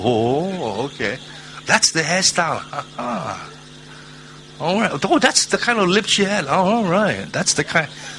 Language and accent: English; Ipoh, Perak, Malaysia; And she's Cantonese because we're from Ipoh.